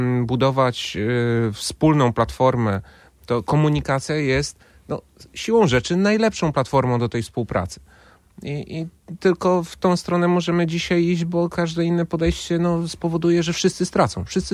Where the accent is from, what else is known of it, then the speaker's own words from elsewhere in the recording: Gdańsk, Pomeranian Voivodeship, Poland; now in Gdynia, Poland; ja jestem typowym przedstawicielem Trójmiasta, co zawsze podkreślam, urodzony i wychowany w Gdańsku, mieszkam i żyję w Gdyni, pracuję w Sopocie.